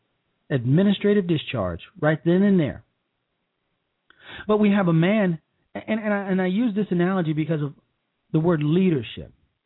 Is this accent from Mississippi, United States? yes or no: no; Chicago, Illinois, United States; I am from Chicago, folks.